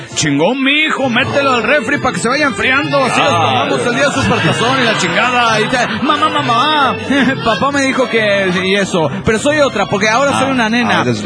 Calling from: Tampa, Florida, United States; de Tampa, Florida.

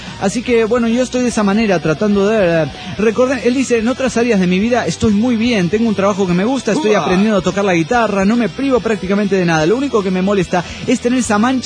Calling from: Buenos Aires, Argentina; de Buenos Aires, Argentina.

